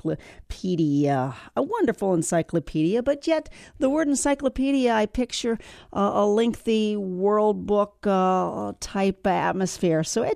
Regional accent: Cincinnati, Ohio, United States; Cincinnati area, of course, my hometown way back when

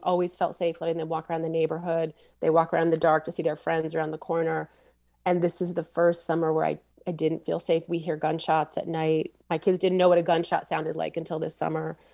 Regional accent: New Haven, Connecticut, United States; now in Fairhaven, United States; I grew up in New Haven. I've lived here since I was 3 years old, and we moved out here about 20 years ago.

